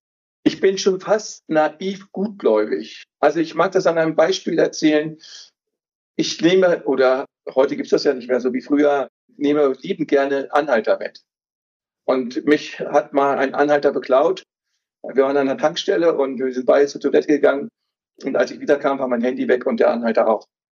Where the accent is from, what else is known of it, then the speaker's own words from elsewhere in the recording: Hanover, Lower Saxony, Germany; Ich bin im Herzen von Hannover aufgewachsen, die ersten 11, 12 Jahre. Ich glaube, als wir 11 waren, sind wir umgezogen nach Langenhagen, dann also ein Vorort von Hannover.